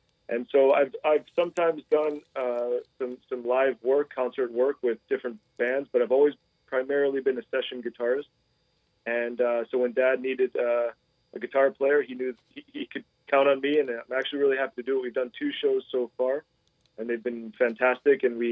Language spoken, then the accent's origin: English; Midwest, United States; And so because I grew up in the Midwest, I've always considered it my home base.